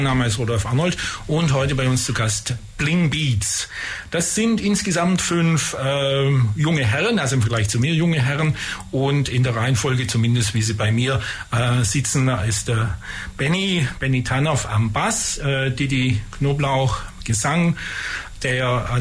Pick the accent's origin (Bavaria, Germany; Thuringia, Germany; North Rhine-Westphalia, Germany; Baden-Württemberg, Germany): Baden-Württemberg, Germany; Herrlingen; also ich komme aus Herrlingen